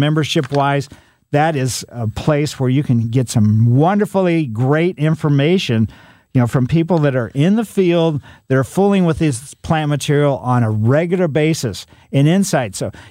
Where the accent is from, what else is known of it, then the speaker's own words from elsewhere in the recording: Ellisville, United States; growing up in Ellisville, our front yard, way back when